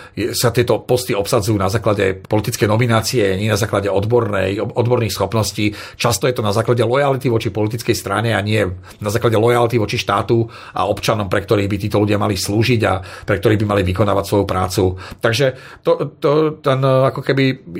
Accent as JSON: {"language": "Slovak", "town": "Žilina", "region": "Žilina Region", "country": "Slovakia", "said": "Ja som Žilinčan, ja si pamätám viacerých policajných funkcionárov zo Žiliny"}